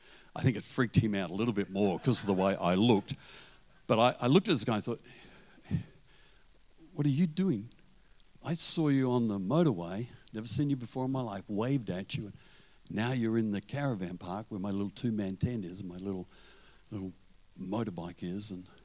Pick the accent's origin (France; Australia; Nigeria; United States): Australia; I mean, I'm an Aussie preaching in New Zealand.